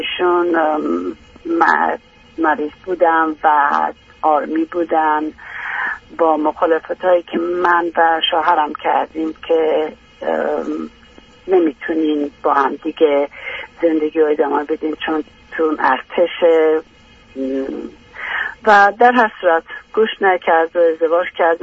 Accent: Iran; moved away; در هر صورت ما در سال 1986 از ایران بیرون اومدیم، 87 اومدیم اینجا.

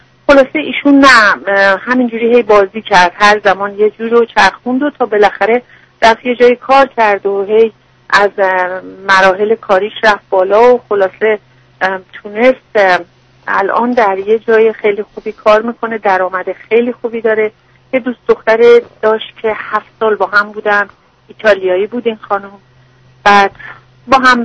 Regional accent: Iran; moved away as an adult; now in Canada; من حدود 30 سال پیش از ایران به کانادا اومدم

